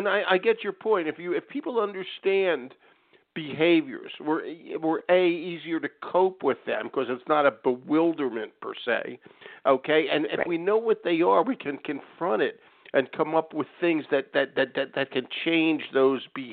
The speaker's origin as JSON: {"language": "English", "town": "Philadelphia", "region": "Pennsylvania", "country": "United States", "said": "I'm a Philadelphian, and I got my and I did a lot of graduate work up at Penn State"}